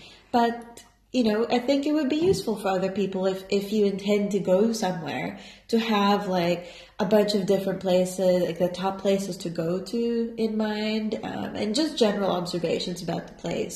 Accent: Philippines; because I'm from the Philippines

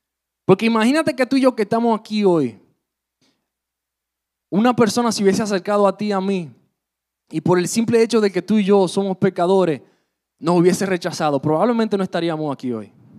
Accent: Dominican Republic; Muchas veces nosotros como dominicanos, aún en medio de la checha, decimos, no, que eso fue el diablo.

